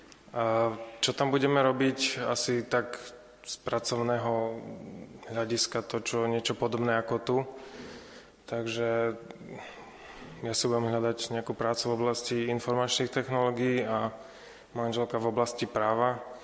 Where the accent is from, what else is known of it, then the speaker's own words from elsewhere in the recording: Prešov, Prešov Region, Slovakia; Tak vlastne odchádzame do Prešova. Ja som vlastne pôvodom z Prešova. Pochádzam